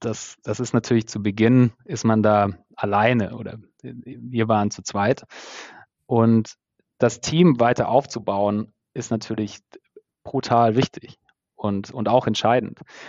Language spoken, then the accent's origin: German; Baden-Württemberg, Germany; now in Berlin, Germany; aus dem Stuttgarter Raum, wo ich herkomme